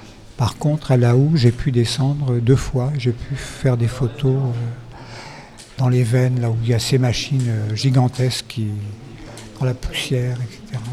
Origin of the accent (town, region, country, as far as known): Centre-Val de Loire, France; moved away